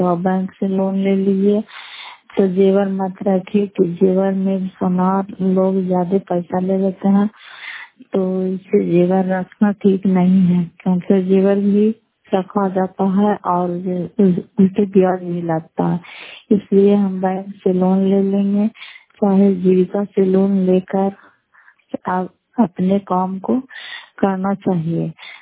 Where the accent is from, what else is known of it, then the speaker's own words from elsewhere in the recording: Fatehpur, Bihar, India; नगर फतेहपुर पंचायत मकरौता जिला नालंदा प्रापसरा ब्लॉक की निवासी हूँ।